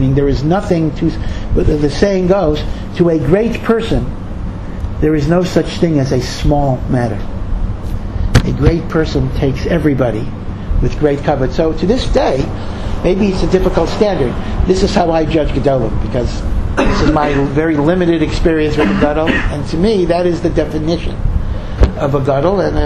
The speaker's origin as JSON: {"language": "English", "town": "Hartford", "region": "Connecticut", "country": "United States", "tie": "born or raised there", "said": "I grew up in Hartford, Connecticut, if you know New England"}